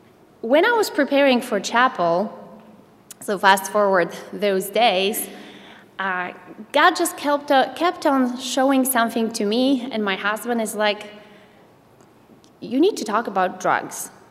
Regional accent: Poland; As you heard, I grew up in Poland

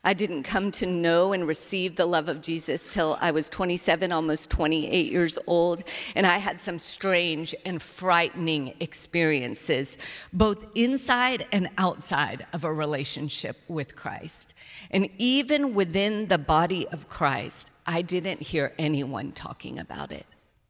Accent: Alabama, United States; I'm from Alabama.

